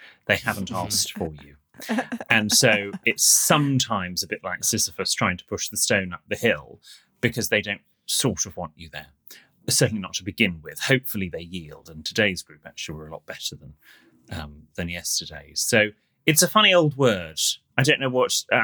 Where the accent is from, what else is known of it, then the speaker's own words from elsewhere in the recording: United Kingdom; because I'm an etiquette consultant and I'm British as well.